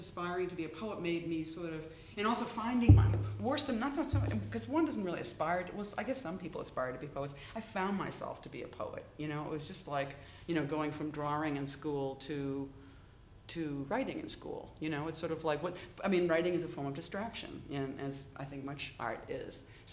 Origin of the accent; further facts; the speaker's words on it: Boston, Massachusetts, United States; I grew up in Boston, and there was a famous fire at a nightclub called the Coconut Grove